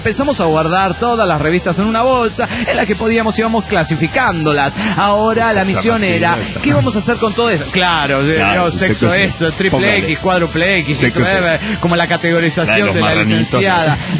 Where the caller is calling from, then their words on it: Atlanta, Georgia, United States; de Atlanta, Georgia.